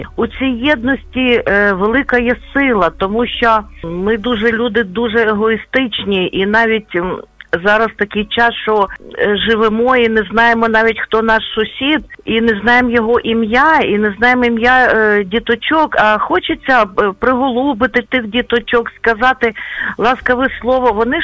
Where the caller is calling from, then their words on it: Western Ukraine, Ukraine; Я з Західної України.